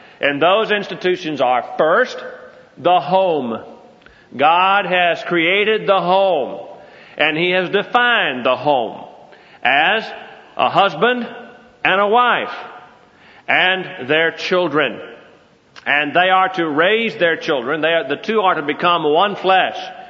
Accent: Southern United States, United States; came out somewhere just south of the Mason-Dixon line. So that'll help you to identify my accent.

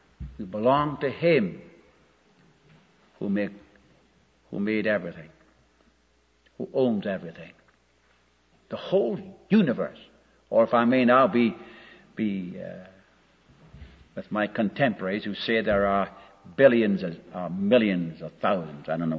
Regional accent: Tacoma, Washington, United States; Of course, Tacoma being my hometown, it couldn't be Rainier, it was Tacoma.

